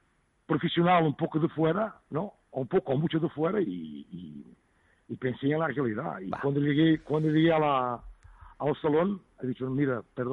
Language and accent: Spanish; Portugal; Spanish is a second language; Mira, como portugués, voy a Madrid, tengo lugar en Madrid